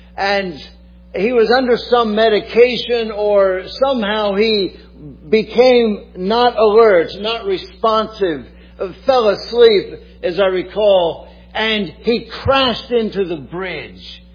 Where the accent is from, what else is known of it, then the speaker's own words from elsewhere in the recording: St. Petersburg, Florida, United States; I grew up in St. Petersburg, Florida